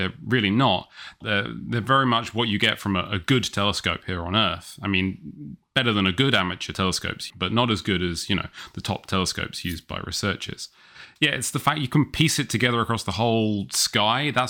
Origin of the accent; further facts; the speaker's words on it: England, United Kingdom; moved away as an adult; So despite being very English and very cautious about leaving a country where I'd lived my entire life, I jumped at the chance.